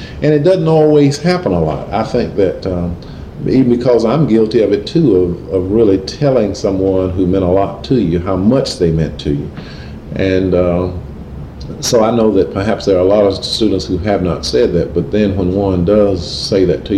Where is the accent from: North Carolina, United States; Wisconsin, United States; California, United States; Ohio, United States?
North Carolina, United States; Greensboro; I grew up in Greensboro and wanted to be a teacher from an early age because of the influence of my former teachers